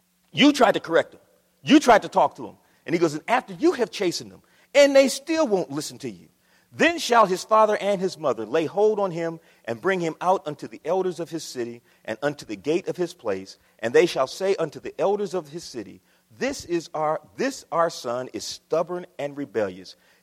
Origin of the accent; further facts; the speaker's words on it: Akron, Ohio, United States; We're in a place called People's Drugstore. I grew up in Akron, Ohio.